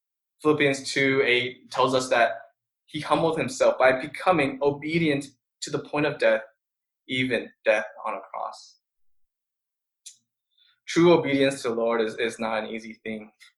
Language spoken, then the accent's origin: English; California, United States; You know, growing up in Silicon Valley, not ever lacking in material things, life was pretty smooth sailing.